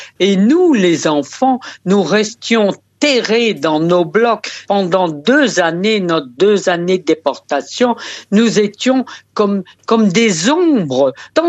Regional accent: Hauts-de-France, France; nous sommes rentrés chez nous dans le Nord

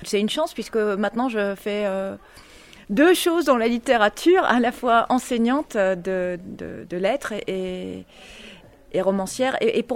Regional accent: Mouscron, Wallonia, Belgium; also born or lived in Ghent; Donc, je suis originaire de Gand, mais j'ai passé une partie de mon enfance à Moucron, près de la frontière française, d'ailleurs.

